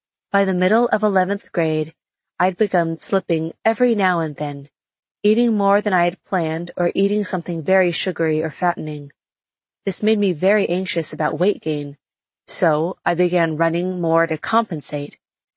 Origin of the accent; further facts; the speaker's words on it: Louisiana, United States; I'd been the best female cross-country runner in my hometown outside of New Orleans